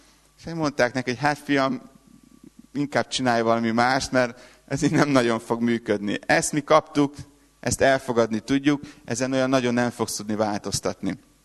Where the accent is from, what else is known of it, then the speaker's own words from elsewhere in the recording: Budapest, Hungary; accent: Hungarian; az én akcentusom az nem egy ilyen southern, nem egy ilyen déli amerikai akcentus, inkább dél-budapesti. Budapestről vagyok